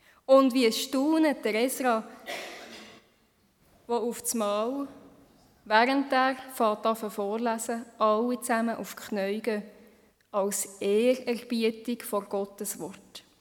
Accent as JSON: {"language": "German", "country": "Switzerland", "said": "Auch wir als Schweizer Volk haben durch das Jahr eine so manche Gelegenheit"}